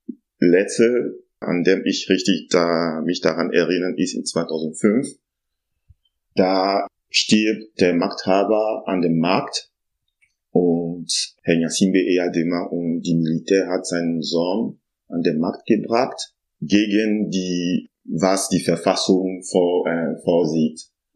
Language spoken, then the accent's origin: German; Togo; moved away as an adult; now in Germany; Ich komme aus Togo, wo ich Naturwissenschaft studiert habe und als Lehrer gearbeitet habe bis 2014. Dann bin ich nach Deutschland wegen Studien gekommen, habe an der Uni Oldenburg Umweltwissenschaft studiert.